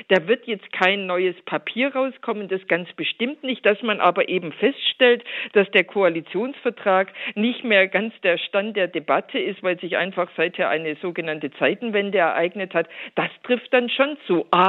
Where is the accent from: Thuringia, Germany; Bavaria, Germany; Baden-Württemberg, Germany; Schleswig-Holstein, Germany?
Baden-Württemberg, Germany; Ich komme ja ursprünglich aus Württemberg.